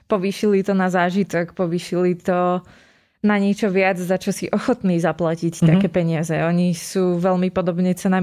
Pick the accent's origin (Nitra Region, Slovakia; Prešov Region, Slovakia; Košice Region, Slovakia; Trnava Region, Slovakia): Nitra Region, Slovakia; Veľké Kozmálovce; Ja pochádzam z Veľkých Kozmaloviec, to je pri Loviciach okres Nitra. Takže tak, študovala som v Bystrici.